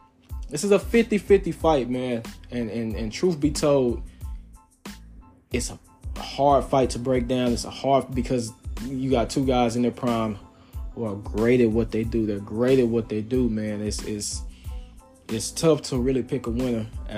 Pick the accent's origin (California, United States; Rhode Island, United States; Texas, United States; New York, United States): Texas, United States; Dallas; I'm from the city. I'm from Dallas, born and raised.